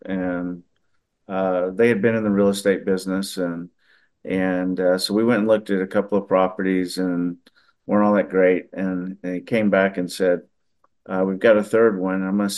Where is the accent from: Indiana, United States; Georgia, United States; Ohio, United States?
Georgia, United States; now in Oklahoma, United States; Well, I grew up in Georgia. I ended up going to play college golf at Oklahoma and met my wife there. And we're still in Oklahoma.